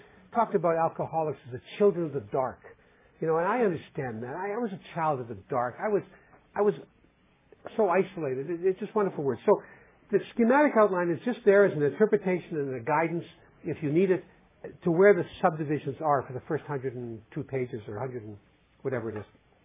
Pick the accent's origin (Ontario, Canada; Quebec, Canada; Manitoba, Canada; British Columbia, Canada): Manitoba, Canada; Winnipeg; In Winnipeg, my hometown